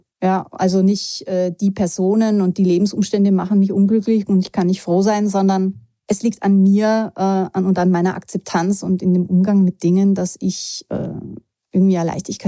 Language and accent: German; Germany; now in Austria; ich bin ja ursprünglich aus Deutschland